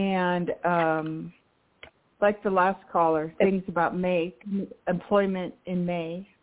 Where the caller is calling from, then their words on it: New Mexico, United States; I am calling from New Mexico.